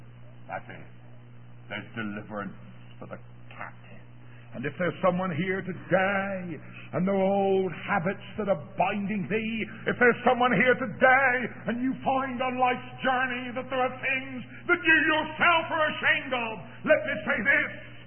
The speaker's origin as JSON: {"language": "English", "region": "England", "country": "United Kingdom", "said": "I must tell you, just in case you didn't know, I'm an Englishman. Just in case you didn't know."}